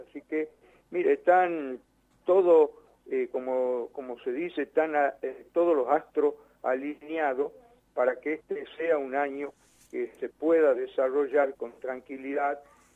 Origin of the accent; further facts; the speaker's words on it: Tucumán, Argentina; yo soy de Tucumán, estoy emplazado en el noroeste argentino